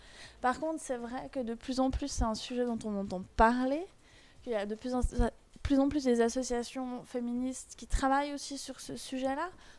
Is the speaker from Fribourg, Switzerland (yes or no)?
yes; Fribourg, Switzerland; Alors moi initialement je viens de Fribourg.